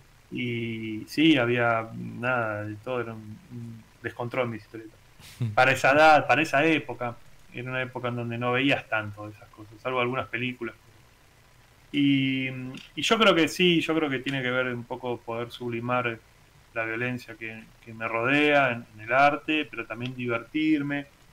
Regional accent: Argentina; muchachos, somos argentinos

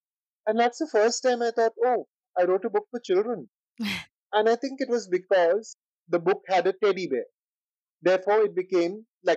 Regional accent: India; I, being Indian, I could ask this question.

